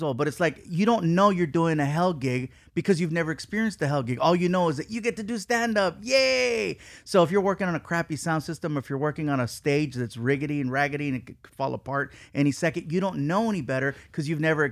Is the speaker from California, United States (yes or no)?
yes; Long Beach, California, United States; also born or lived in San Diego; No. Well, I was born in San Diego, but I grew up in Long Beach. So I started in Long Beach.